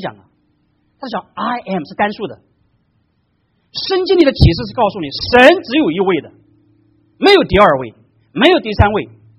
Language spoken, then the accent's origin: Chinese; China; 我们中国人有尊老的传统，这个我在这儿我也讲过。